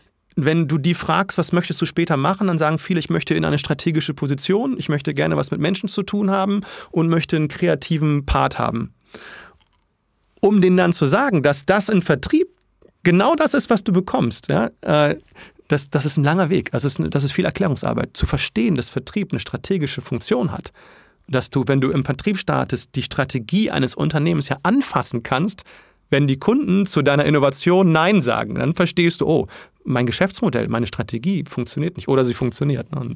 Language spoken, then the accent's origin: German; Lower Saxony, Germany; Ich komme aus dem Teufelsmoor. Das ist eine flache Ebene nördlich von Bremen in Norddeutschland, so Richtung Küste so ein bisschen. Und tatsächlich bin ich da privat auch wieder hingezogen jetzt.